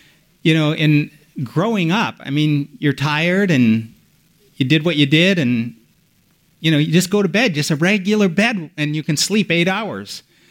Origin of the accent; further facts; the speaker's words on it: Canada; also born or lived in United States; I'm Canadian, but we lived a number of years in the U.S.